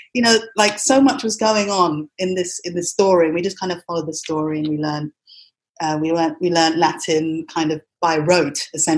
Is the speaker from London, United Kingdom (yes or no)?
yes; London, United Kingdom; born there; also born or lived in Trinidad and Tobago; I mean, I was born in London, England, but I did spend a couple of years in the Caribbean.